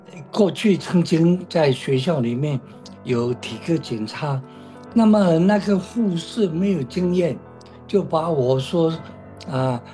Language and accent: Chinese; Xiamen, Fujian, China; 那么回到这个厦门福建去的时候，鼓浪屿啊是我的老家，每一年的寒暑假都要回去。